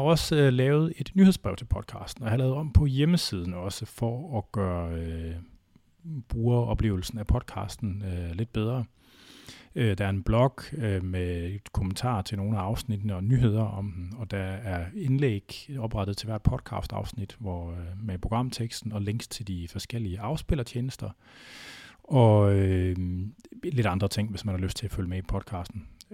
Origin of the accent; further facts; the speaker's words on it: Skjern, Central Denmark Region, Denmark; Og jeg er jo fra Skjern, 6900 Hedeperker. Altså, jeg har vokset op på vestkysten.